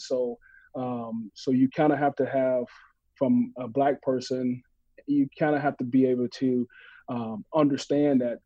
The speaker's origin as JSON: {"language": "English", "region": "Mississippi", "country": "United States", "tie": "born or raised there", "said": "a lot of ups and downs with, even my emotions, particularly growing up in Mississippi."}